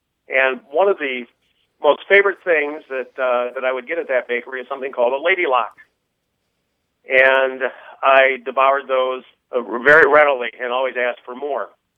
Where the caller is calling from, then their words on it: Council Bluffs, Iowa, United States; I'm calling from Council Bluffs, Iowa.